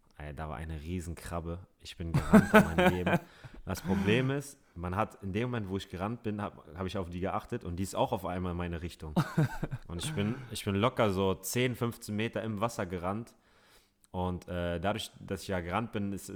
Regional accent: Hamburg, Germany; ich bin in Hamburg geboren, in Barmbek aufgewachsen. Das ist ein Stadtteil, der ist sehr Multikulti, und ich bin so aufgewachsen

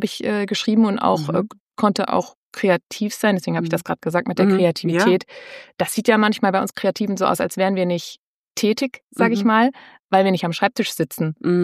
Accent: Mainz, Rhineland-Palatinate, Germany; Also, ich bin eine Mainzer Autorin.

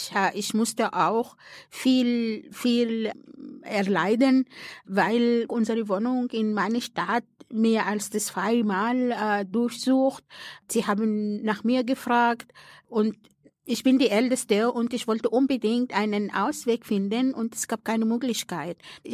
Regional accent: Sudan; German is a second language; now in Austria; Es gab natürlich einen Grund, warum ich vom Sudan weg, was ich mir niemals vorgestellt habe, dass ich den Sudan verlassen musste. Ich habe dort studiert

